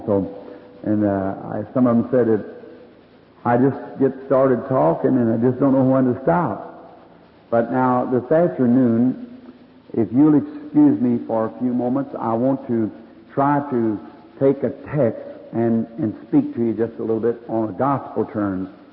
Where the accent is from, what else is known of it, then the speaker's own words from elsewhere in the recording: United States; Farthest away from God that I know of is the United States. I say that with respect as an American.